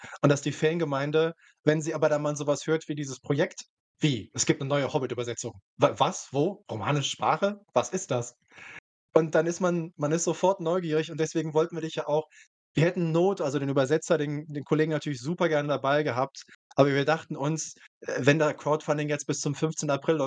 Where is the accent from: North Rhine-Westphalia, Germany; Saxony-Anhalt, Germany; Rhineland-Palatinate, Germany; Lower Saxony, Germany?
North Rhine-Westphalia, Germany; Cologne; accent: Kölsch; meine persönliche Mundart, ich bin gebürtiger Kölner und das Kölsche ist halt auch eine sehr, sehr auch heute noch relativ lebendige Mundart